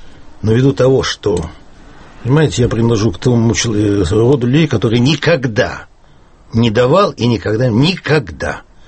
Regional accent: Saint Petersburg, Russia; Я коренной питерец.

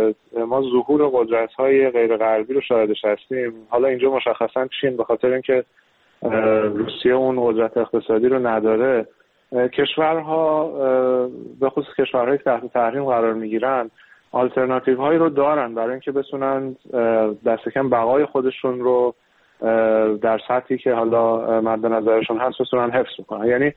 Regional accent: Iran; من میتونم بگم به عنوان یک ایرانی تأسف‌باری هست

